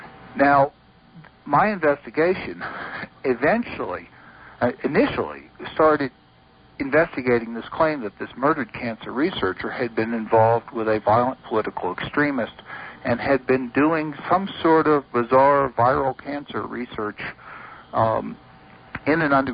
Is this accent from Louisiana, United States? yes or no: yes; New Orleans, Louisiana, United States; My story kind of traces back to the fact that I'm from New Orleans, and during that entire time I grew up, I kept hearing very strange rumors